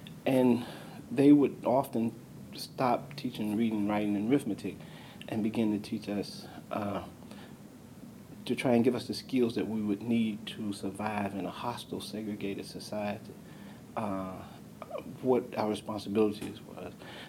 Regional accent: Birmingham, Alabama, United States; also born or lived in Demopolis; I was born in Demopolis, which is a small town in southwest Alabama. We came to Birmingham when I was about 5 years old

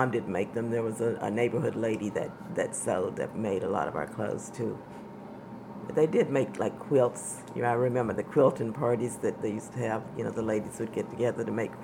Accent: Georgia, United States; moved away; people think that because I was born in Georgia, grew up in the country, a lot of stuff I do not eat.

